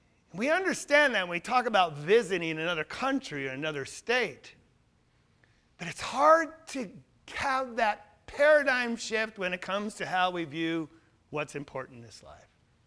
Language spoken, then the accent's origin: English; United States; So I had to tell them United States.